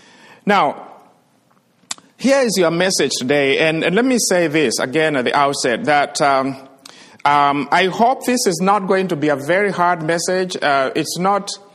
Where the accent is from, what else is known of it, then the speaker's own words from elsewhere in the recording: Kenya; at least you can tell now from my accent, I am from Kenya.